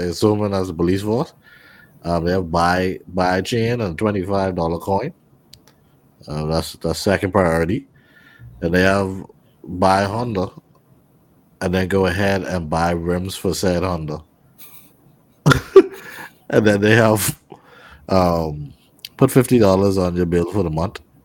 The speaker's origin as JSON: {"language": "English", "country": "Bahamas", "said": "Like, I'm from the Bahamas, bro."}